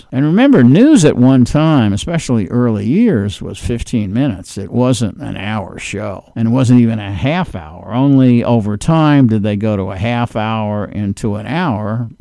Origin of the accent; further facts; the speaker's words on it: New York, United States; and I'm from New York, and I used to read it.